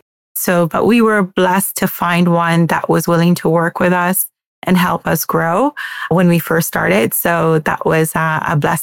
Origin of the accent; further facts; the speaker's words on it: Jamaica; As a Jamaican, we love to cook.